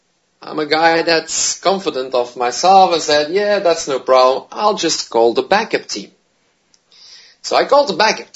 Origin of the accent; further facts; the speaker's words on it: Belgium; Now, I am from Belgium. I live close to Antwerp, but also pretty close to Brussels.